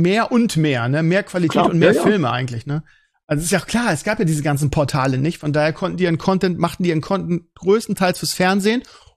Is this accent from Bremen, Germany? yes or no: yes; Bremen, Germany; Ich kann mich erinnern, dass bei uns in Bremen Mittwochs Kino-Tag war.